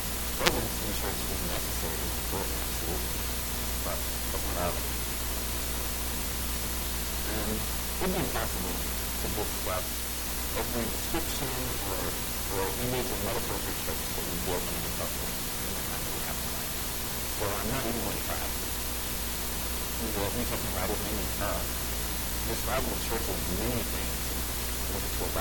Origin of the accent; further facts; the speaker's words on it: Las Cruces, New Mexico, United States; A little bit about me. I grew up here in Las Cruces.